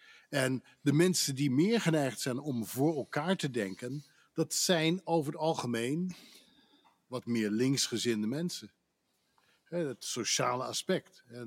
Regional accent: Pennsylvania, United States; now in Vermont, United States; waar ik vandaan kwam, in Pennsylvania, en onder de rook ook letterlijk van Philadelphia, was veel minder aanwezig.

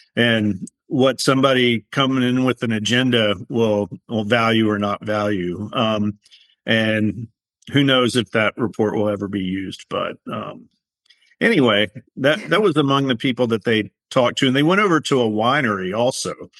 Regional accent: Kingsport, Tennessee, United States; it's way closer to my home that I grew up in Kingsport, Tennessee, than it is to Roanoke.

